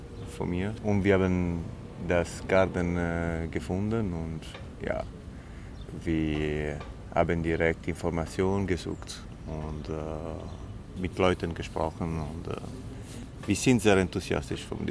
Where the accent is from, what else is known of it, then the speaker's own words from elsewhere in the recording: Southern Italy, Italy; German is a second language; now in Germany; Ich komme aus Süditalien und ja, meine Mutter hat wirklich immer viel gemacht zu Hause